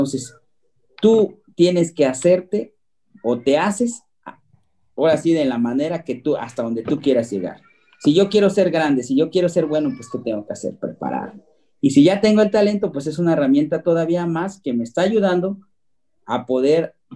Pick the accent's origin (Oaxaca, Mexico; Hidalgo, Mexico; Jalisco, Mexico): Oaxaca, Mexico; anteriormente la música oaxaqueña siempre ha sido una tradición porque es parte de nuestra cultura. En Oaxaca es tierra de músicos.